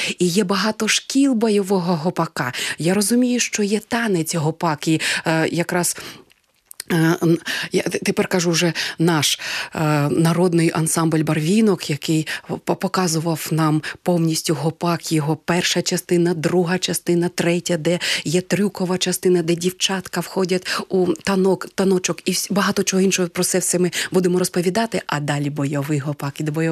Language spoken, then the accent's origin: Ukrainian; Luhansk, Luhansk Oblast, Ukraine; Зрозуміло, що ми теж луганчани